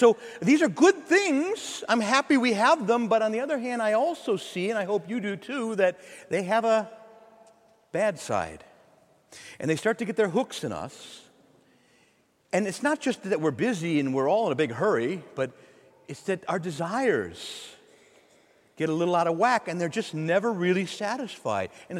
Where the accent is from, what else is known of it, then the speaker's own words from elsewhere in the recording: Chicago, Illinois, United States; I remember the first home that I grew up in back in Chicago.